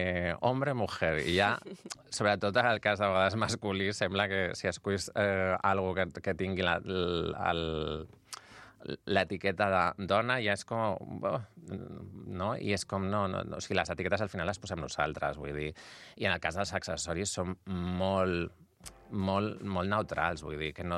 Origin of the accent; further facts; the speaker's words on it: Barcelona, Catalonia, Spain; Barcelona, que és d'on jo soc i on neix el projecte